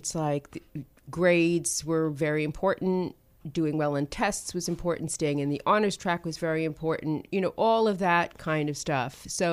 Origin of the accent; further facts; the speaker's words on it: Brooklyn, New York, United States; Brooklyn, at least the Brooklyn of my youth, it was very different. And Brooklyn was and is very different from Manhattan.